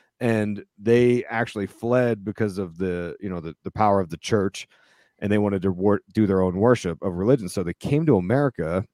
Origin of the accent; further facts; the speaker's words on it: Ephrata, Pennsylvania, United States; I grew up predominantly in Ephrata, Pennsylvania. It's a little town in Lancaster, PA